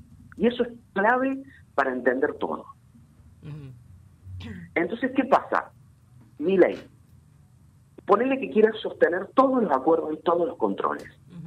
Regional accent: Río Cuarto, Córdoba, Argentina; Más en el interior. Yo soy de Río Cuarto, ustedes son de Paraná, donde todos estos acuerdos de precios llegan muchísimo menos de lo que llegan a Buenos Aires.

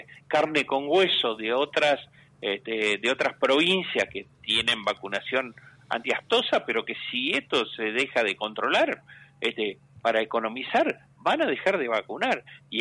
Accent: Patagonia, Argentina; Yo soy patagónico.

